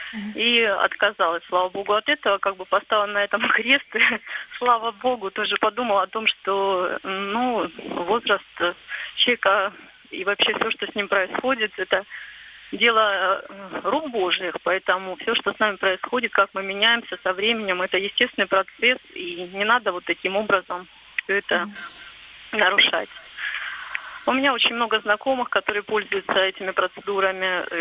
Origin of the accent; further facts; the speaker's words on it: Stavropol Krai, Russia; я из Кавказских минеральных вод, Ставропольский край.